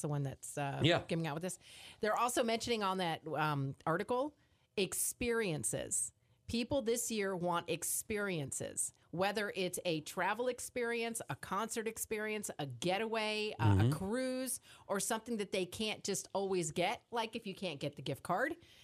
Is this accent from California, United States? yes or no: no; Florida, United States; Well, Ken and I are Florida people, born and raised in Florida.